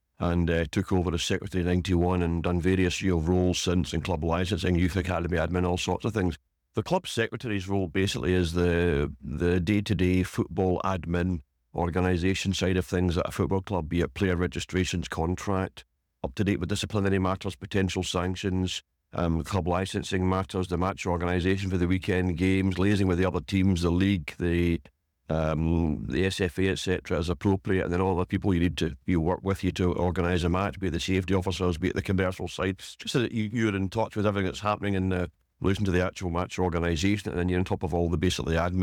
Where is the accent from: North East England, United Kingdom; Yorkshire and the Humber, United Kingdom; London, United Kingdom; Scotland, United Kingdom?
Scotland, United Kingdom; Uddingston; also born or lived in Brighton / Glasgow; So I lived in Uddingston since 1968, brought up there, very much a Lanarkshire boy.